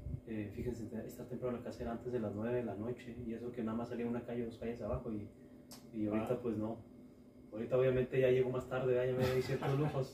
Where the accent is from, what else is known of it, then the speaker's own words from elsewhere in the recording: Durango, Mexico; Nosotros somos de Durango, mi familia es originaria de Durango. Mis hermanos, si bien nacieron aquí, pues yo nací inclusive en Durango.